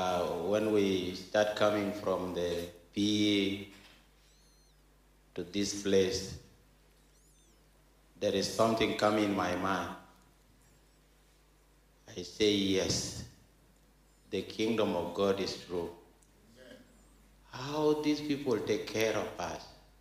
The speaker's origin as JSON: {"language": "English", "country": "South Sudan", "said": "from South Sudan. I'm very happy to be here."}